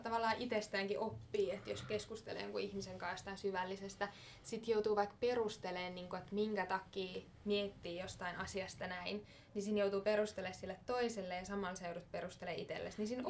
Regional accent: Tampere, Pirkanmaa, Finland; now in Helsinki, Finland; mä oon 23-vuotias. Mä oon Tampereen seudulta kotoisin, mutta mä oon nyt 4 vuotta asunut Helsingissä.

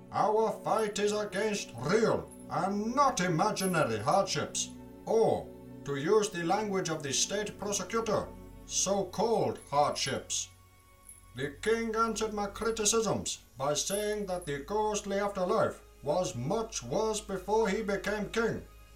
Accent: Mthatha, Eastern Cape, South Africa; born there; I was born in Umtata many, many years ago.

